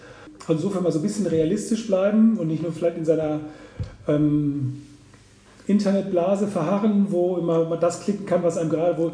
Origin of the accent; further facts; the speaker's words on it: Munich, Bavaria, Germany; Ich komme aus dem Westend, da Schwanthaler Höhe